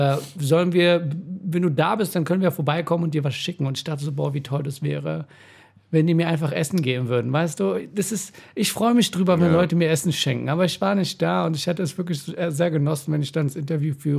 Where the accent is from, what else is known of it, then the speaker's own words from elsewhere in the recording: Iran; es ging darum, wo ich herkomme, ich meinte, ich bin Iraner